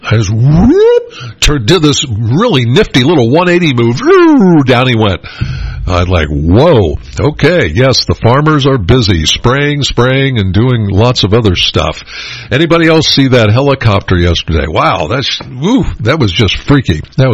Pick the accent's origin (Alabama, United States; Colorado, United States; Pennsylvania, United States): Pennsylvania, United States; Penns Valley; I know I'm from Penns Valley.